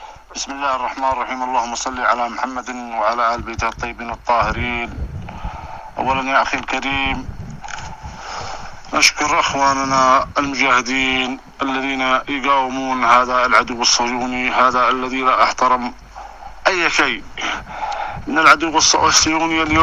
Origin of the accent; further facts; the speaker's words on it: Yemen; نحن جاهزين أبناء اليمن